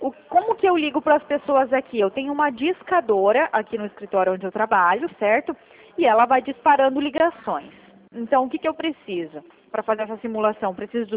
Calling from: Paraná, Brazil; É, o meu sotaque é diferente, né? Eu tô aqui no Paraná.

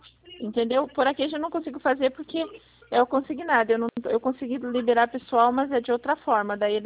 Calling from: Curitiba, Paraná, Brazil; Eu tô falando de Curitiba.

